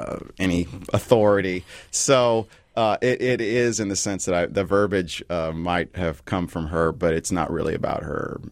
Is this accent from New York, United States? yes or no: no; Seattle, Washington, United States; the circumstance of growing up in Seattle and just being around an artistic scene